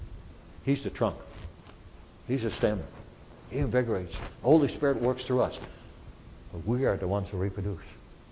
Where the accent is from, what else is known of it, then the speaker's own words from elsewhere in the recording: Netherlands; first language Dutch; English is a second language; I don't know Spanish. I'm Dutch. I was born in Holland. I'm Dutch. I know Dutch, but I don't know Spanish.